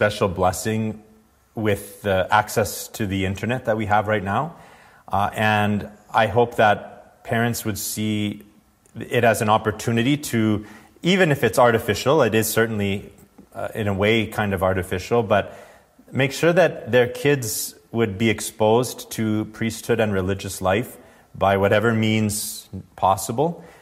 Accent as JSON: {"language": "English", "town": "Medicine Hat", "region": "Alberta", "country": "Canada", "tie": "born or raised there", "said": "I know in my hometown of Medicine Hat, we were very blessed"}